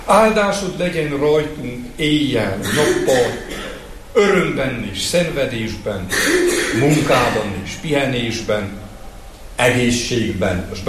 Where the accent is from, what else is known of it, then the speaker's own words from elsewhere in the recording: Transylvania, Romania; és hát ugyebár erdélyi vagyok